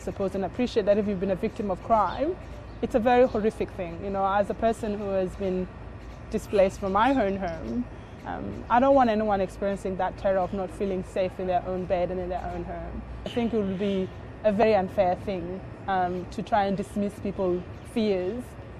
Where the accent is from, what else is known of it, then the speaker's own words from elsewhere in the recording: Kakuma, Turkana County, Kenya; also born or lived in Ethiopia; now in Australia; I was born in Ethiopia, a refugee camp called Itam, and then sometime soon after we moved to Kakuma refugee camp, which is where I spent most of my childhood.